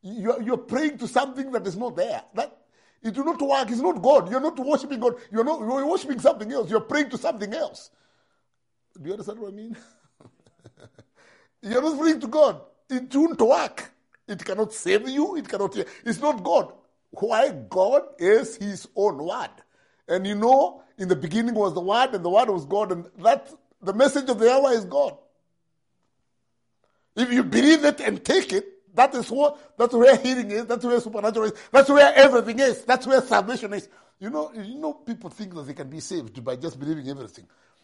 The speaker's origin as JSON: {"language": "English", "country": "India", "said": "So I come from India"}